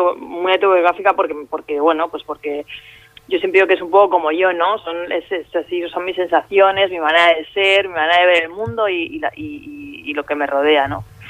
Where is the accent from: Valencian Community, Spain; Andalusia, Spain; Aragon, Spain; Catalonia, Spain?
Catalonia, Spain; Barcelona; born there; now in Madrid, Spain; porque yo vivo, bueno, nací en Barcelona